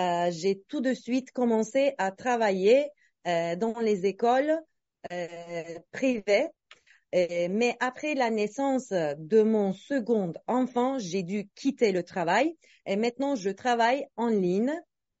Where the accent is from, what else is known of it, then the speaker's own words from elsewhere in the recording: Turkey; French is a second language; Je suis turque et j'habite en Turquie. J'ai 38 ans. Je suis mariée et j'ai deux enfants.